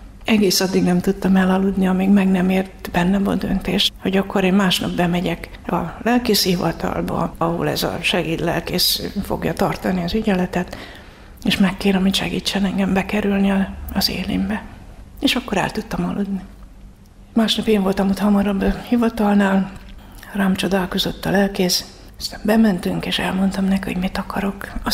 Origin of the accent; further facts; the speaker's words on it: Debrecen, Hajdú-Bihar, Hungary; Hát én Debrecenben nőttem föl